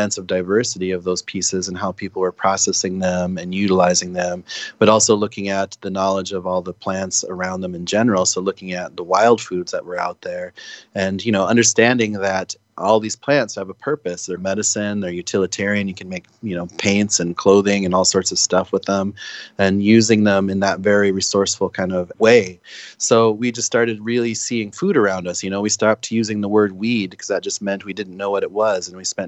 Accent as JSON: {"language": "English", "town": "Pine Ridge", "region": "South Dakota", "country": "United States", "tie": "born there", "said": "because when I was born on Pine Ridge in 1974, it hadn't even been 100 years since the Lakota were all forced onto the Pine Ridge Reservation"}